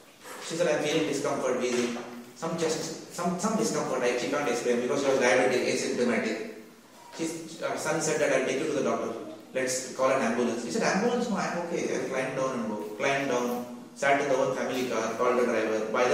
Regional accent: Mumbai, Maharashtra, India; I come from a Tamilian ideal family, for me Lord Murugan was the supreme personality of God initially. Of course, because I come from Bombay, Sai Baba was also the supreme personality of God.

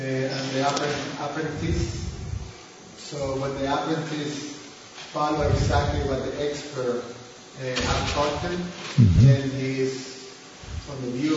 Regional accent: Poland; So, I'm coming from Poland.

